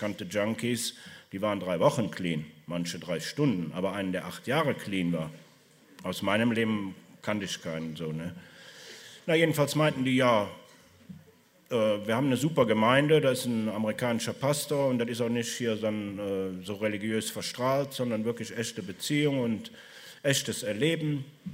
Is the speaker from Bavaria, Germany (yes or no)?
no; Cologne, North Rhine-Westphalia, Germany; das ist so ein Drogenumschlagplatz bei uns in Köln. Ich bin Kölsche Jung